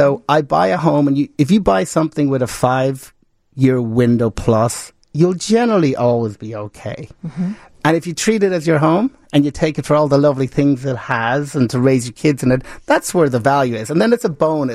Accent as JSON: {"language": "English", "region": "England", "country": "United Kingdom", "tie": "born there", "said": "I'm English born, by the way, but I'm an Irish citizen."}